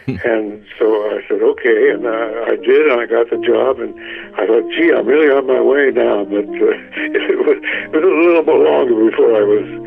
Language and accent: English; Tacoma, Washington, United States; moved away as an adult; Well, I started out in radio in my hometown of Tacoma, Washington, when I got out of college. And I drove to New York in my sturdy little Studebaker